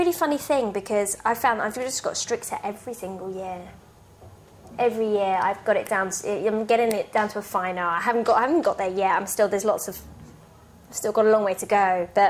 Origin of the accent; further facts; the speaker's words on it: London, United Kingdom; I'm from South London, Crystal Palace.